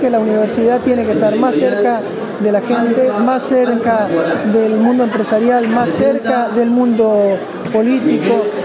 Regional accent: Chaco, Argentina; Realmente yo soy chaqueño

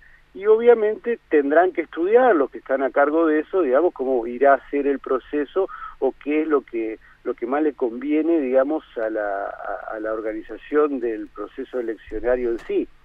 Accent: Argentina; como pueblo argentino

